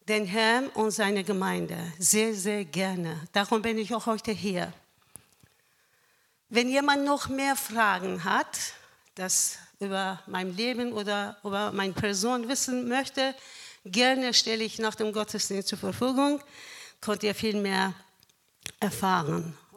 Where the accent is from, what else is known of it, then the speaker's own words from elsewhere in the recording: Iran; now in Leer, Germany; Ich komme aus dem Iran vor ca. 27 Jahren nach Deutschland. Mit meinen beiden Söhnen und sind wir in Leer gelandet.